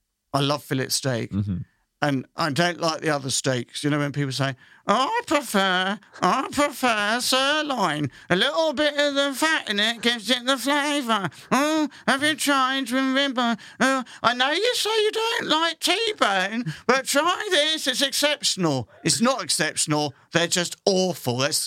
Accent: United Kingdom; I'm British

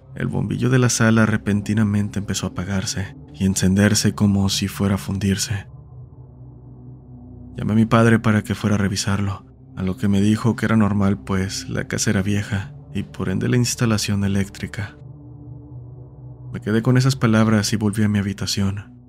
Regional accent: San Pedro de Macorís, Dominican Republic; now in La Romana, Dominican Republic; soy de República Dominicana. … actualmente vivo en la ciudad de La Romana. Recuerdo que durante mi infancia vivía en San Pedro, en una casa grande de madera

